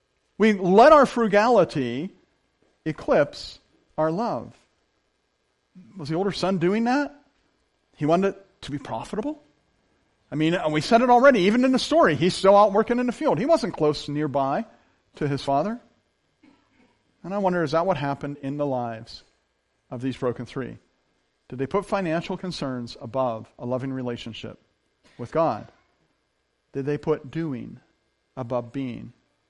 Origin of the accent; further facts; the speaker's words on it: Scotland, United Kingdom; I'm Scottish. We're very frugal, right?